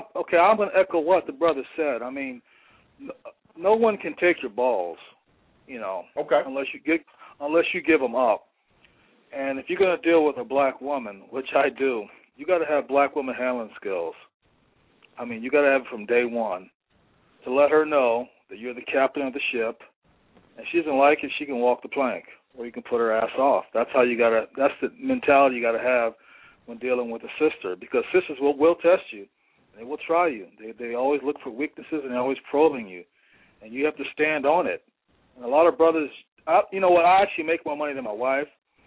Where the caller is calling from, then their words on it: Silver Spring, Maryland, United States; I'm coming from Maryland. Outside of Baltimore, or D.C., Silver Springs.